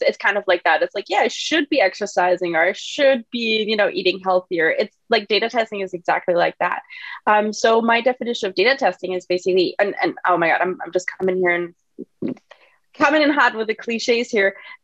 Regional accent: Germany; English is a second language; Well, that makes two because I'm not from the US. I'm from Germany originally, so I also don't have an SAT score.

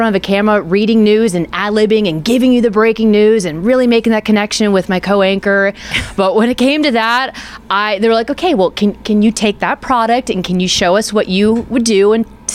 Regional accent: Pennsylvania, United States; I'm actually from Indiana County.

